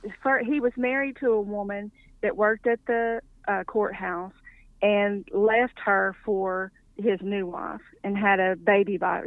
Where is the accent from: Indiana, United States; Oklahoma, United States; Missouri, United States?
Oklahoma, United States; Ringling; I mean, I grew up in Ringling, which is, everybody was, you know, go party in Wilson or go party in Ringling.